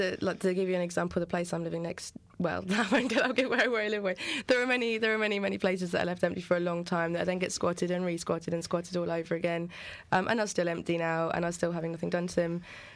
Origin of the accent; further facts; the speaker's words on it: United Kingdom; as a British person